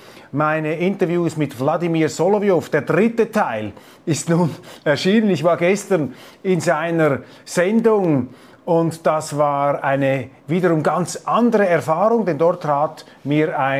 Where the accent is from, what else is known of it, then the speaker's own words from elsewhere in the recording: Switzerland; Und als Schweizer, ich habe jetzt erst meine allerersten Eindrücke als Schweizer